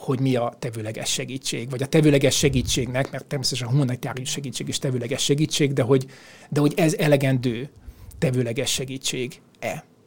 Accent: Hungary; természetesen mi magyarok vagyunk, a saját hazánk érdekel minket, egy Magyarország központú világból nézzük mindezt

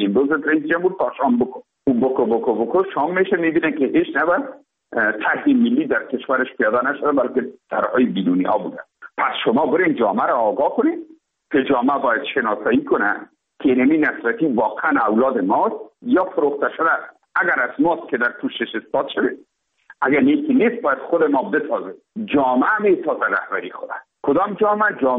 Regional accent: Afghanistan; تماما ما افغان هستیم

